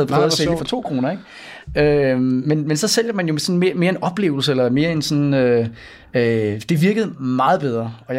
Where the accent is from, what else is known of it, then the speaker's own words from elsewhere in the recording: Kastrup, Capital Region of Denmark, Denmark; Men jeg kommer ud fra Amager Kastrup, som ligger lige ved siden af lufthavnen.